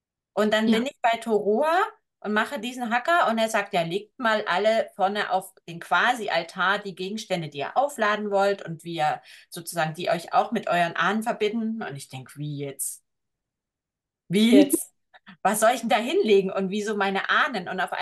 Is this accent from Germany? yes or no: yes; East Germany, Germany; Und ich komme ja aus dem Osten